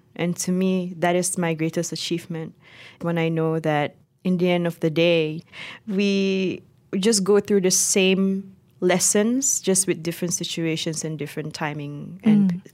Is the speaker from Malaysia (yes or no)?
yes; Borneo, Malaysia; I tell people I'm from Malaysian Borneo